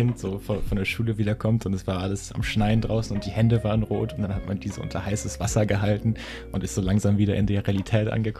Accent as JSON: {"language": "German", "country": "Germany", "said": "Wir kommen aus Deutschland, da ist das natürlich nochmal eine andere Sache."}